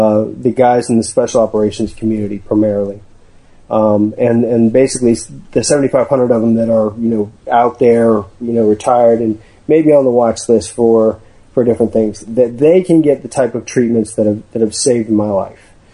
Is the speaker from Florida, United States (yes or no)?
yes; Miami, Florida, United States; I've always been around the water. You know, I grew up in Miami in the water